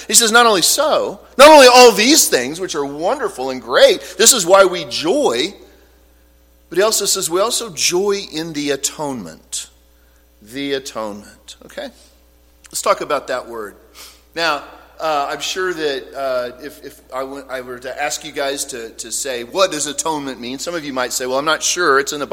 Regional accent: Oklahoma, United States; But I'm from Oklahoma, and that means land of the red man.

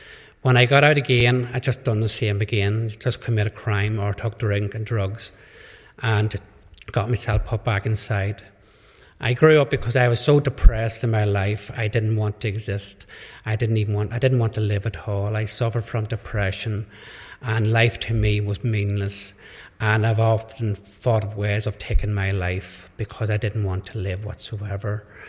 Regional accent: Enniskillen, Northern Ireland, United Kingdom; born there; I came from a Catholic family. I was born in Listenskee near Enniskillen, and as a devoted Catholic back then, I grew up with my family and everybody else. Got four sisters and two brothers.

